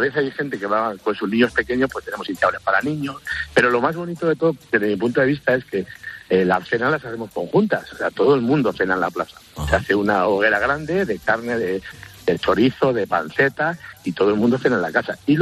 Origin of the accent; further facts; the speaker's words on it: Segovia, Castile and León, Spain; Yo soy de Segovia y nos juntamos allí.